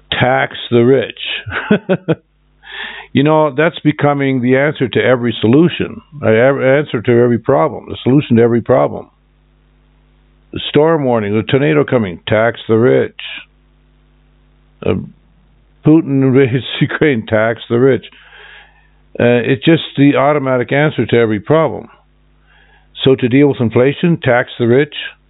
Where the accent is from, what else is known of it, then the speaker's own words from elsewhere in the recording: Japan; when I was a child, I grew up in Japan, post-war Japan.